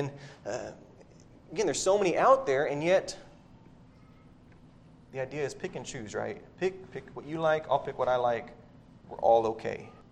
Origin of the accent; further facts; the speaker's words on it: Devine, Texas, United States; Years ago, I remember down in my hometown, Divine